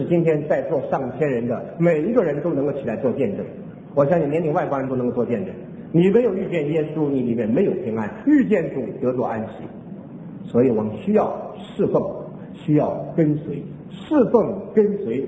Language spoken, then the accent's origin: Chinese; China; 我们中国人信神容易信耶稣难啊